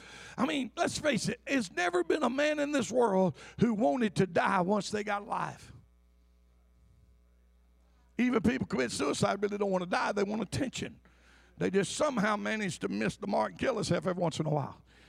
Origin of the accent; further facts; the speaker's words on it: Butte, Montana, United States; I'm from Butte. We was rednecks.